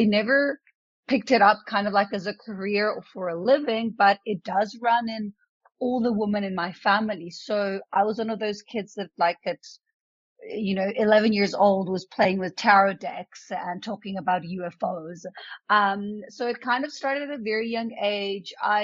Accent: Milan, Lombardy, Italy; first language Italian; English is a second language; now in South Africa; So I'm Italian. I was born and raised in Milano in Italy. But I'm currently living in South Africa, but I have traveled like many places around the world.

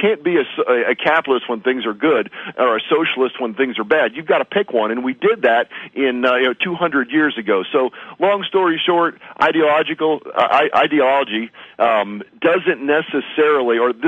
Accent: United States; And I'm an American with a capital A. I believe in this country.

